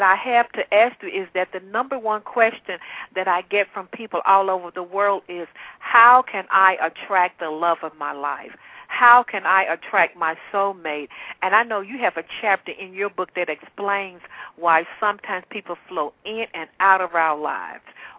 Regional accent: the South, United States; accent: southern; that's my little southern accent there, Lee, I had to throw

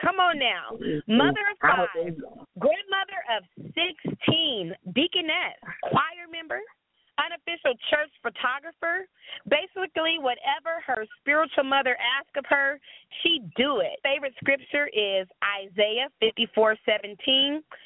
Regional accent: Stockton, California, United States; I'm from Stockton, California.

